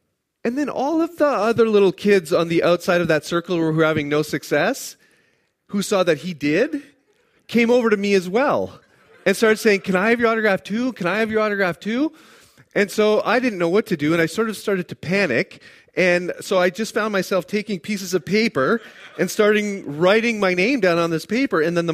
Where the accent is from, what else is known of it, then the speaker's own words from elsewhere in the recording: Ontario, Canada; I'm a Canadian citizen, and I don't live too far from Toronto